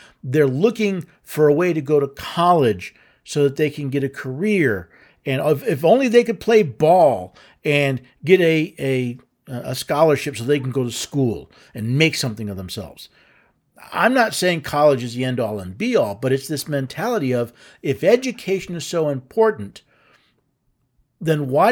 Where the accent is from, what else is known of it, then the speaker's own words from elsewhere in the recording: New York City, New York, United States; Hey, I grew up in New York City, right? We had Little Italy, we had Chinatown, we had all these, Little Odessa.